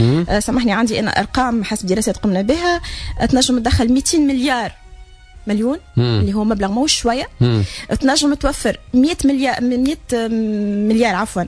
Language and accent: Arabic; Tunisia; لازمنا نعرفوا انه عندنا في تونس مليون مستهلك.